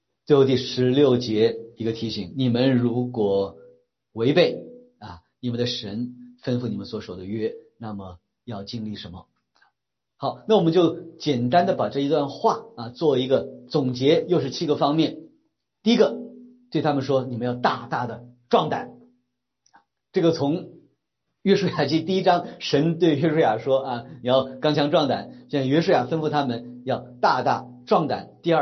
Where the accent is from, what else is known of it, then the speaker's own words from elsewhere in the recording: China; 那我们华人，我们中国人在这方面呢，可能是受儒家文化的影响啊